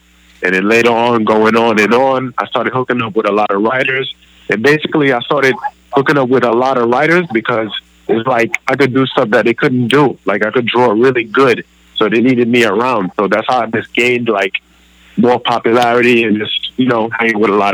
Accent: Brooklyn, New York, United States; Well, I'm from Brooklyn, Flatbush.

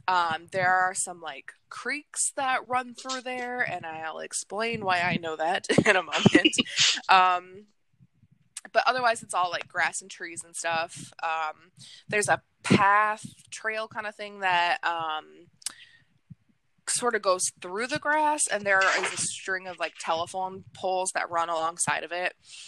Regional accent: Calumet, Michigan, United States; So I grew up in Calumet, Michigan, which is about an hour and a half, like 85-ish miles or so, northeast of where Paulding is.

